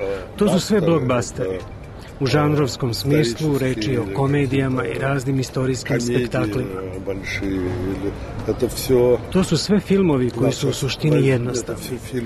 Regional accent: Russia; Serbian is a second language; Kod nas, u Rusiji, za sada nema takve industrije, kao što je nema ni kod vas

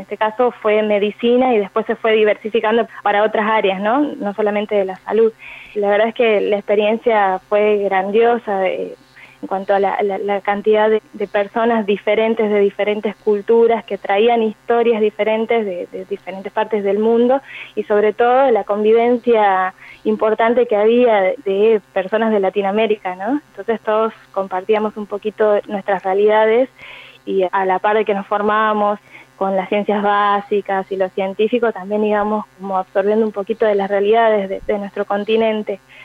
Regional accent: Embarcación, Salta, Argentina; moved away; yo para poder estudiar medicina tenía que salirme de allá de Embarcación, de donde soy yo

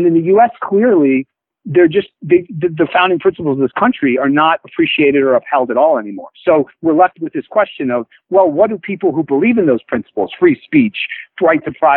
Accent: United States; Now, you know, as an American, I feel as bad as things have been going in the last few decades, I still feel very fortunate that I was born here

